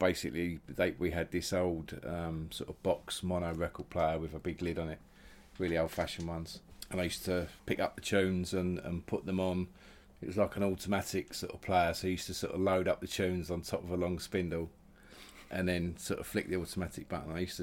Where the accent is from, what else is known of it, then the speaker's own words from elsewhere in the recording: Loughton, East of England, United Kingdom; I like the fact that I grew up in Loughton. It was good, nice area.